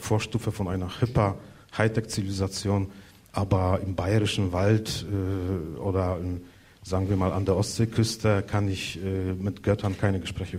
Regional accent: Warmian-Masurian Voivodeship, Poland; Masuren an sich, das ist natürlich ist das ein verlorenes Paradies. Klar. Und eine verlorene Kindheit. Und das wird mich niemals loslassen. Und ich danke der Schöpfung, dass ich dort aufwachsen durfte

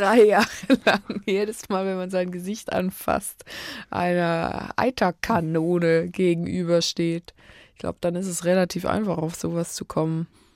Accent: Switzerland; Na, der Vorteil, würde ich sagen, war, dass ich als Schweizerin eine extrem strenge und präzise Grundbildung

